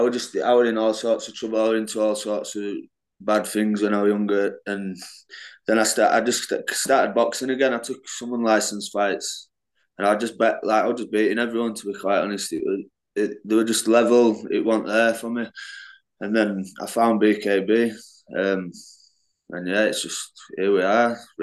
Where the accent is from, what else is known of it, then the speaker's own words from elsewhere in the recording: Knottingley, Yorkshire and the Humber, United Kingdom; No, they always pronounce from Leeds, but I'm from Nottingley. Yeah, it's just a little town. So Mark Tiffin's from Nottingley. So we both live in Nottingley.